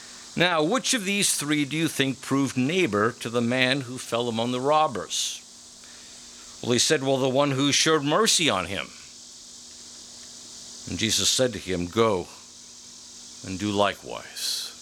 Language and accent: English; New York, United States; also born or lived in Pittsburgh / Oklahoma; I told him I came from Pittsburgh. Well, before that, where? Well, Oklahoma. Before that, where? Well, New York.